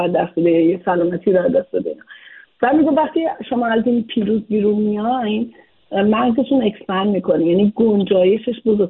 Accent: Iran; moved away as an adult; بار اول که من از ایران مهاجرت کردم یه چمدون کتاب یه چمدون لباس یه بچه دانشجو بودم

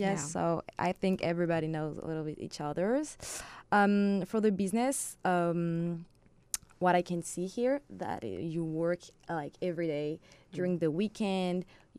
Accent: Marseille, Provence-Alpes-Côte d'Azur, France; English is a second language; So I'm from Marseille, south of France.

